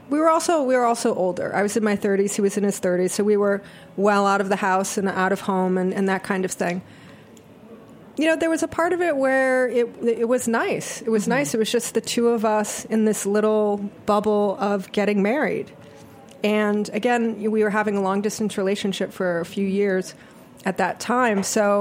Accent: Kalihi, Hawaii, United States; And I'm from Hawaii, the island of Oahu. I grew up in a town called Kalihi. So I grew up a lot on the beach.

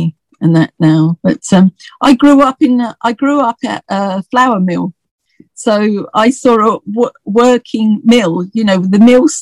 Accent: Broomfield, East of England, United Kingdom; And I mean, when I grew up, we, you know, where I was born in Broomfield, I mean, we still had like tin baths

